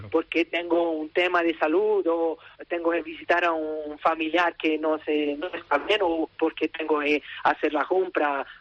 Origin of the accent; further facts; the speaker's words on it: Italy; Spanish is a second language; no solo debemos salir como italianos del país